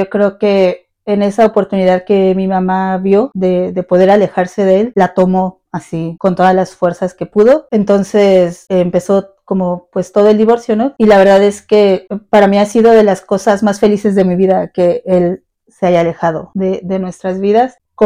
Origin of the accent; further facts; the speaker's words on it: Mexico City, Mexico; born there; also born or lived in Chicago; Nací en la Ciudad de México, pero como muy pequeña, yo creo tendría un año.